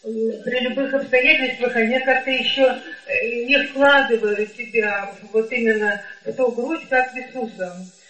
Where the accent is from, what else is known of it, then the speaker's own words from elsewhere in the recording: Kuragino, Krasnoyarsk Krai, Russia; Дело в том, что я из Курагина, и у нас очень много стариков.